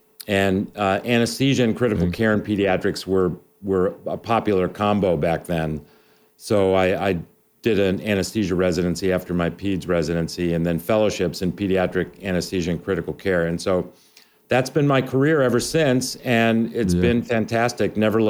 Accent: Illinois, United States; So I grew up outside of Chicago.

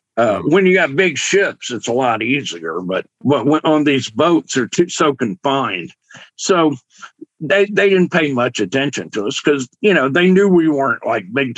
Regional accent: Pensacola, Florida, United States; And then I found a company in my hometown, Pensacola, where I lived

